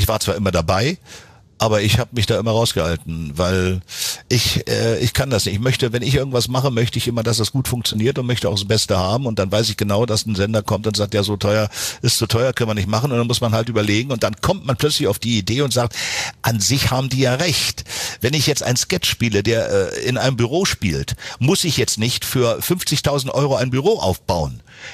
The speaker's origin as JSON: {"language": "German", "region": "Berlin", "country": "Germany", "tie": "born or raised there", "said": "ich bin ja aufgewachsen in West-Berlin"}